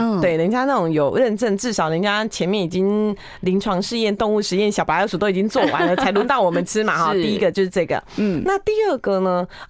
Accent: Taiwan; 好，这个是我们台湾人应该算是很经典的问题哈

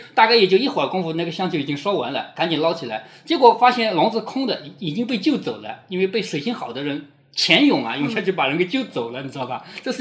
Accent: China; 我们中国人打美国人不一定就打得过他

